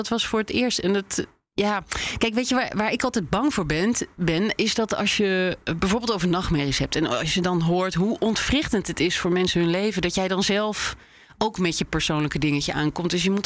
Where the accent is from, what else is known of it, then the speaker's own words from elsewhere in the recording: Rotterdam, South Holland, Netherlands; ik kom zelf uit Rotterdam-Zuid.